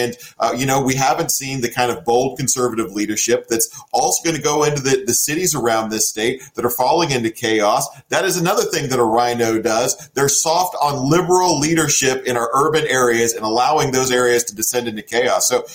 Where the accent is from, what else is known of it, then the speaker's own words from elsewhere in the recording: Missouri, United States; You know, I'm from St. Charles County, and right here in St. Charles County, we are the largest Republican county in the state.